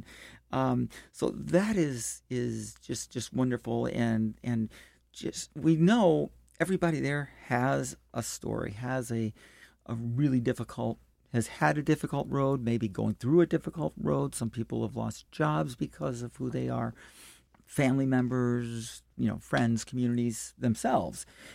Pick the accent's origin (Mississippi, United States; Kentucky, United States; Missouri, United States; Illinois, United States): Missouri, United States; St. Louis; And growing up in St. Louis through high school, everything, I mean, there was one black kid in our high school.